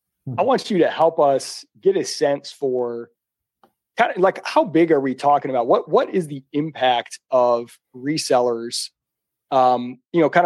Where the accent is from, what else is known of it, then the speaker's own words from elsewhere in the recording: Michigan, United States; moved away; also born or lived in South; I say y'all, I'm from Michigan, but I've lived in the South for like 15 years.